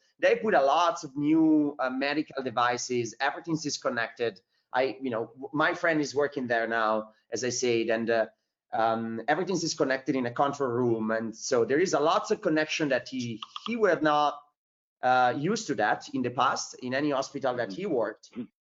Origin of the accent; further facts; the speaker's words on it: Italy; I'm originally from Italy